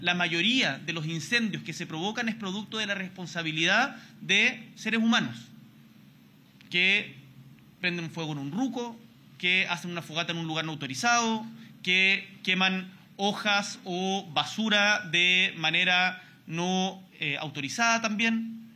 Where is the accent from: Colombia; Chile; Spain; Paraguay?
Chile; como Chile, como chilenos, chilenas